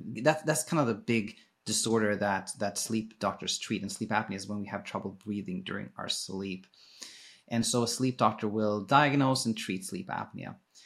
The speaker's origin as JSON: {"language": "English", "country": "Sweden", "tie": "born or raised there", "said": "I was actually born and raised in Sweden. My dad is Danish, my mom is Ethiopian"}